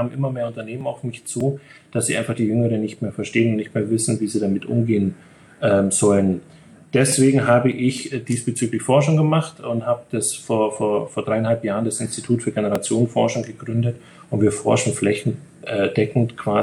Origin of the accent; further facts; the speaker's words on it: East Germany, Germany; Also bin ich in Ostdeutschland aufgewachsen